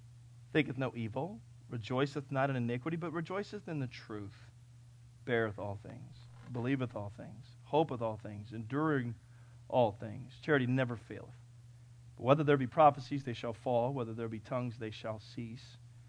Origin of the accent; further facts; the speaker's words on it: California, United States; But that's not where I'm from. I'm from California.